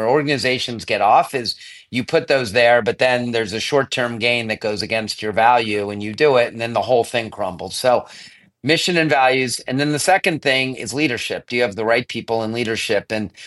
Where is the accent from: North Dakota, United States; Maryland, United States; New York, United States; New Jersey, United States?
Maryland, United States; Chevy Chase; The two things I cared most about as a little kid growing up in Chevy Chase, going to Rollingwood Elementary School with Josh and Leland Junior High and BCC was the tennis tournament where I was a ball kid